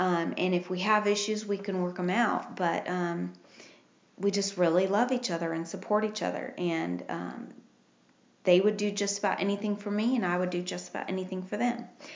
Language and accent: English; Oregon, United States; now in North Carolina, United States; Okay, I'm from Oregon.